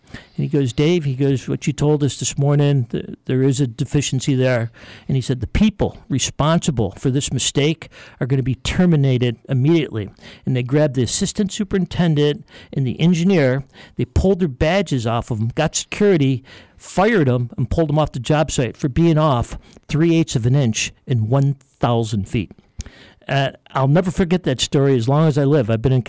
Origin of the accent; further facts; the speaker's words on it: Orchard Park, New York, United States; I'm from Orchard Park, New York, home of the Buffalo Bills.